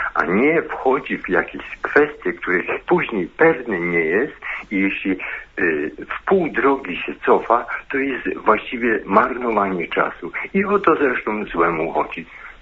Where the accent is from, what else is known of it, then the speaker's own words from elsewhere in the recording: Silesian Voivodeship, Poland; Ja ze Śląska.